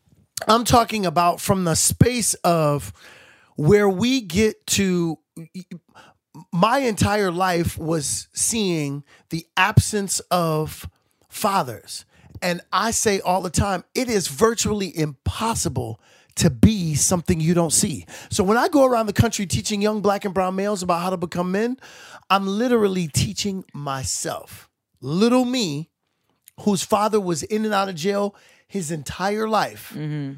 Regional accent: Brooklyn, New York, United States; Bushwick.

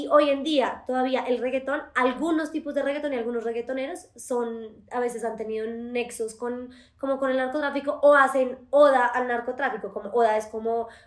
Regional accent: Colombia; tú llegas como colombiano a cualquier parte

